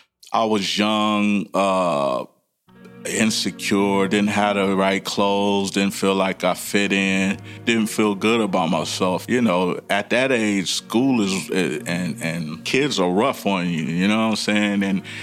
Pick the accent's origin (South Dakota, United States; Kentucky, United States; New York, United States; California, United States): California, United States; Los Angeles; also born or lived in Inglewood; I was raised all around Los Angeles.